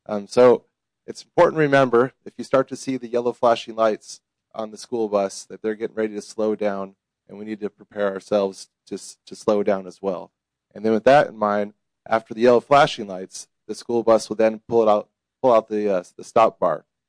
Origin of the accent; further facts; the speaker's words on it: Alaska, United States; And before that, worked in Alaska in the oil field, and I was born and raised up there in Alaska.